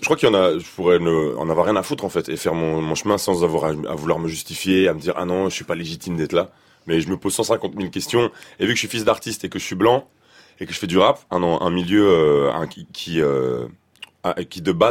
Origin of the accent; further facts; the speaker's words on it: Uccle, Brussels, Belgium; born there; je suis né à Uccle, quoi. Uccle, c'est le 16e.